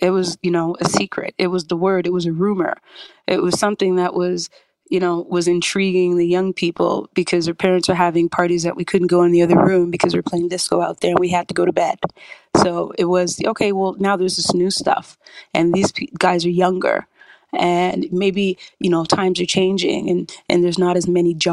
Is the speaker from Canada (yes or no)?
yes; Canada; accent: Canadian; they thought my Canadian accent even sounded Jamaican, like more Jamaican at that time.